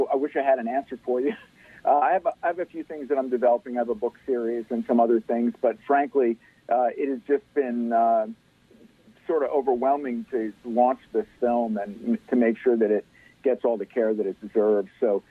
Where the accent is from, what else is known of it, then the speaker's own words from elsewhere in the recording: Pennsylvania, United States; I grew up in rural Pennsylvania.